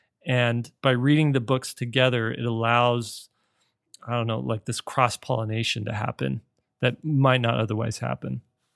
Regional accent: Mesa, Arizona, United States; I grew up in Mesa, Arizona, which at one point Forbes had it on its list of top 10 boring places to live in the United States.

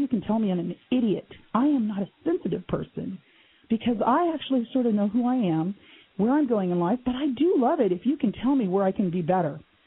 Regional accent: Oregon, United States; And it became the most popular restaurant in Southern Oregon, my hometown.

